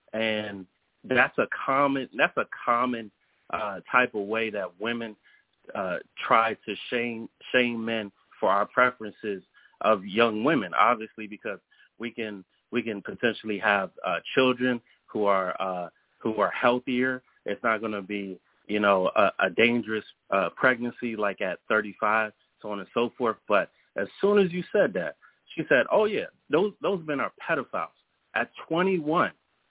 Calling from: Washington, District of Columbia, United States; from D.C.

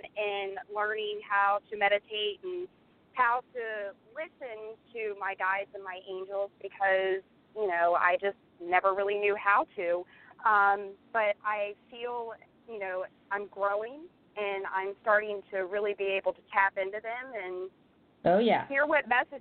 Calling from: Maryland, United States; I am calling from Maryland.

